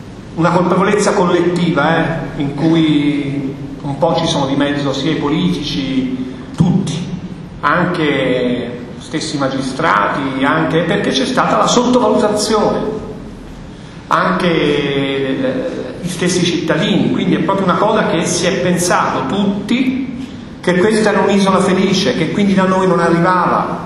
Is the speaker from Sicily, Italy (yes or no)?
yes; Catania, Sicily, Italy; accent: Tuscan; now in Florence, Italy; benché il mio accento sia toscano, io sono di Catania originario, anche se vivo a Firenze